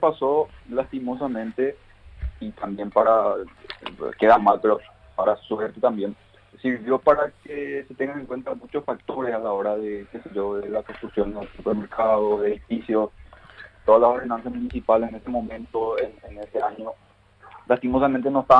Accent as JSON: {"language": "Spanish", "country": "Paraguay", "said": "vale la pena como paraguayo"}